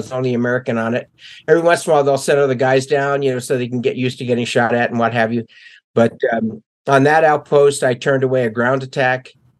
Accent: Liverpool, North West England, United Kingdom; born there; I was born in Liverpool, England.

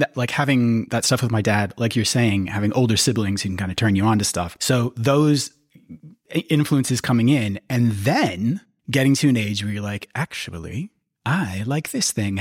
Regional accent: St. Paul, Minnesota, United States; in St. Paul, Minnesota.

